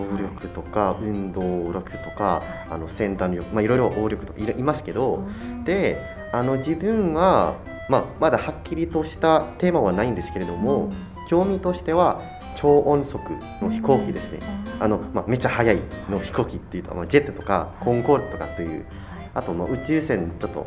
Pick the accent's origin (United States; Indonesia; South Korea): Indonesia; Tangerang, Banten; もともと自分の地元タングラングシーっていうところなんですけど